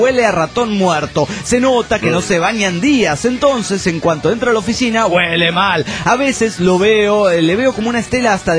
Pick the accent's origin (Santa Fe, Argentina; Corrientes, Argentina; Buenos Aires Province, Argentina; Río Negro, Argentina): Buenos Aires Province, Argentina; Coronel Pringles; de Coronel Pringles, Argentina.